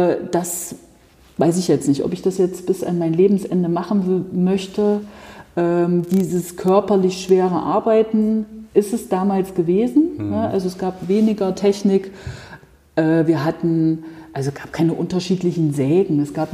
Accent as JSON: {"language": "German", "town": "Erfurt", "region": "Thuringia", "country": "Germany", "tie": "born or raised there", "also_born_or_lived": "Weimar", "said": "In Erfurt und Umgebung. Also in Erfurt, ich bin in Weimar mal in die Schule gegangen, wo ich kleiner war. Meine Eltern haben dort auch gewohnt. Dann sind wir hierher gezogen."}